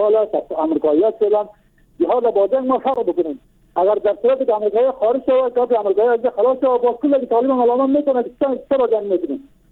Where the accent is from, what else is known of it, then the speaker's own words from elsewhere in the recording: Bamyan, Afghanistan; از بامیان هستم.